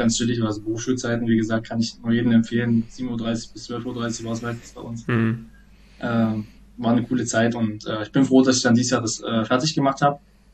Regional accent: Nebra, Saxony-Anhalt, Germany; ich bin in Nebra zur Schule gegangen und dann bin ich aufs Burgenland-Gymnasium, hatte glaube ich auch nicht auch so gesagt, gewechselt in Laucha

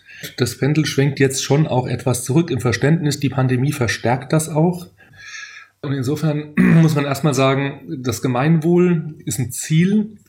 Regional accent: Leipzig, Saxony, Germany; in meiner Heimatstadt Leipzig immer noch ein bisschen anders gesehen wird

